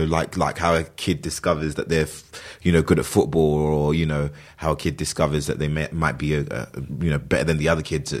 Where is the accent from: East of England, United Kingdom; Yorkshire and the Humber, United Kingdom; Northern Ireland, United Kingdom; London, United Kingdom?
London, United Kingdom; No, I mean, I was born and raised in London.